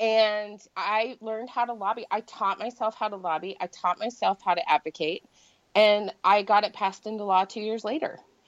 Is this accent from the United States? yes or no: yes; Utah, United States; And so, you know, and I come from a conservative place. I was born and raised in Utah.